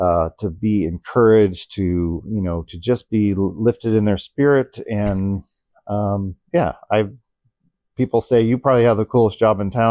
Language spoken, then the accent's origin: English; West Coast, United States; also born or lived in California; Okay. I grew up in the West Coast.